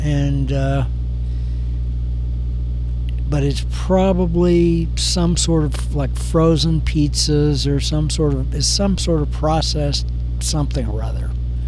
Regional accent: Wisconsin, United States; You know, I came from Wisconsin. Not too far from the Illinois-Wisconsin border.

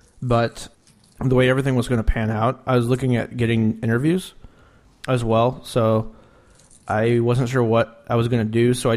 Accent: Lawrence, Kansas, United States; I'm from Lawrence, Kansas, and we have a pretty good basketball team, the University of Kansas Jayhawks.

